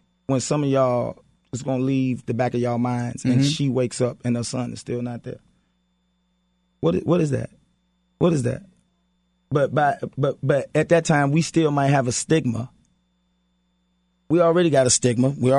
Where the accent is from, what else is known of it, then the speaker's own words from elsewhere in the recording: St. Louis, Missouri, United States; Bro, I am not a celebrity. I am from St. Louis. I'm home.